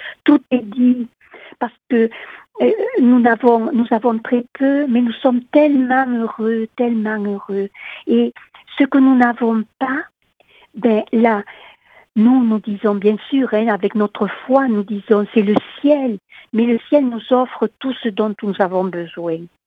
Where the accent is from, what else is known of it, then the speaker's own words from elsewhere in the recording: Occitanie, France; Bon, moi, je viens du Tarn, mais voilà, c'est un appel.